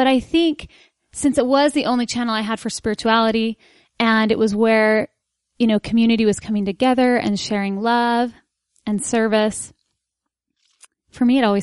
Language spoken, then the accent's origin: English; Salt Lake City, Utah, United States; I was. I was born and raised. I grew up in Sugar House. My family still, my parents still live in the house I grew up in. So I grew up kind of near the University of Utah.